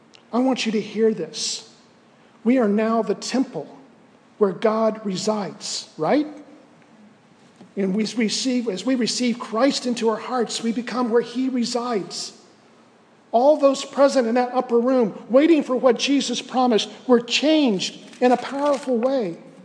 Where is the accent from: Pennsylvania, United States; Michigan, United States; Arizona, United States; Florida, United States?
Florida, United States; Winter Haven; As many of you know, I grew up in Winter Haven. It's a small town in Central Florida, population about 30,000.